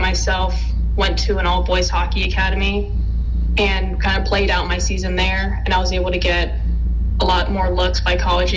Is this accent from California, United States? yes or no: yes; California, United States; Yeah, so I'm from California, which is about 45 minutes away from San Francisco.